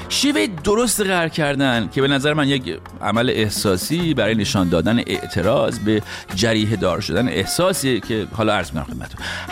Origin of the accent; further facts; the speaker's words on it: Iran; now in United States; البته که من خودم وقتی از ایران اومدم بیرون